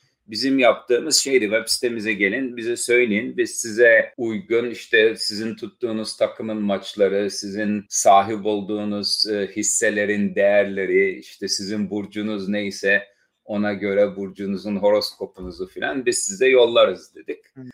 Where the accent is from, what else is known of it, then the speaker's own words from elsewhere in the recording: Istanbul, Turkey; also born or lived in United States; Ben İstanbul'da doğdum, büyüdüm. Alman Lisesi'ne gittim.